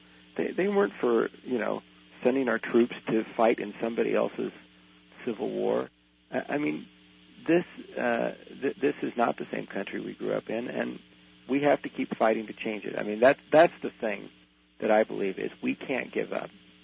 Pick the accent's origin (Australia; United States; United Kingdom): United States; Nebraska; I grew up in a very conservative part of the country. I grew up in Nebraska. You can't get too much more conservative than Nebraska.